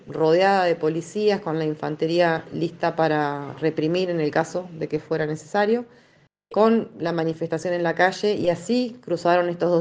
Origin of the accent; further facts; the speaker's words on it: Chubut, Argentina; de Chubut, soy militante socioambiental y comunicadora social